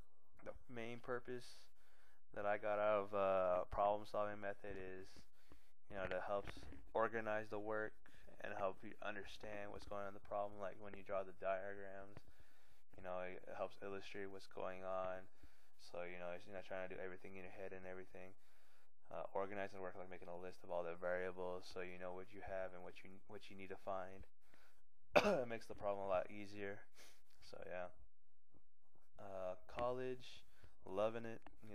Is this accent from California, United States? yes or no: yes; Benicia, California, United States; also born or lived in San Jose, United States; I'm from Benicia, California. That's in the Bay Area. It's about 45 minutes away from San Francisco. It's right next to Vallejo. I was actually born in San Jose, so people most likely will know where that is instead of Benicia.